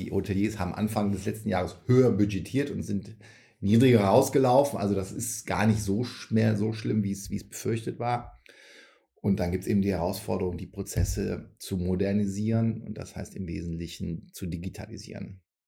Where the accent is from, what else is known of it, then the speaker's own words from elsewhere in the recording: Cologne, North Rhine-Westphalia, Germany; hier in meiner Heimatstadt Köln